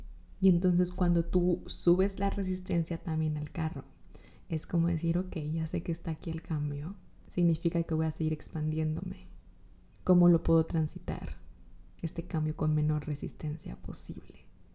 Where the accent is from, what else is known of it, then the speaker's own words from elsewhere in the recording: Coatzacoalcos, Veracruz, Mexico; Yo soy de Coatzacoalcos, Veracruz. Soy jarocha, hermanos.